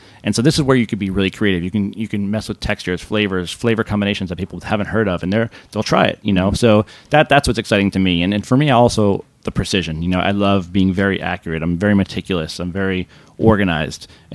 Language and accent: English; New York, United States; and I grew up in the Catskills, and the only thing around us was country clubs.